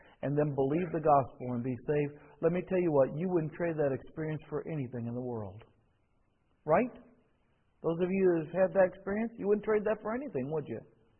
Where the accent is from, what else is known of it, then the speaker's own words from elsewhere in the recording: United States; Spent 10 years apologizing for being American. I did.